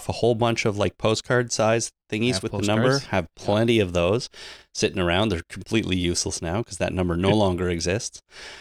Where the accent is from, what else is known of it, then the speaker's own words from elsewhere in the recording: Canada; I mean, I know we're Canadian, but I wouldn't have thought that, you know, our home country accounts for that many downloads.